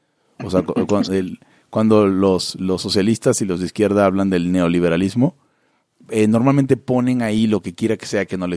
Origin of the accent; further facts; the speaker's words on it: Mexico; Los mexicanos... Porque soy mexicano.